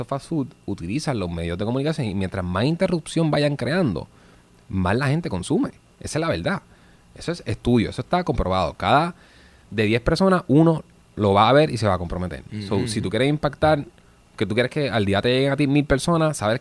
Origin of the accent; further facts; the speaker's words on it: Puerto Rico; si tú dices yo soy caribeño, yo soy puertorriqueño, ellos automáticamente reconocen el café. Ok. Y el café de nosotros es de los mejores cafés